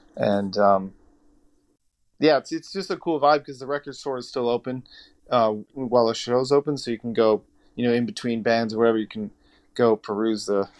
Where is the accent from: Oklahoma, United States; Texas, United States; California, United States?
California, United States; Los Angeles; So we're from Los Angeles, obviously. We're kind of spread out around the city. I live in Inglewood